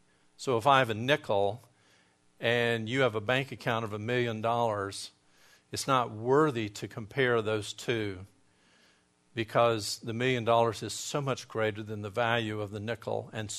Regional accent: Gadsden, Alabama, United States; I went to my hometown of Gadsden.

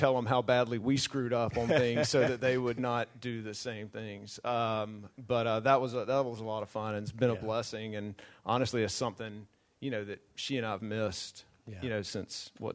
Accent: Alabama, United States; No, we're from Alabama. I grew up in North Alabama.

